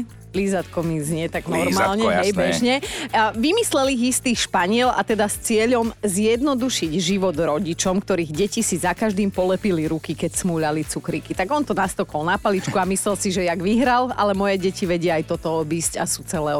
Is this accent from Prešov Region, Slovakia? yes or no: no; Borovce, Trnava Region, Slovakia; však u nás v Borovciach na zábave hoci, kedy to bolo moderné, hej.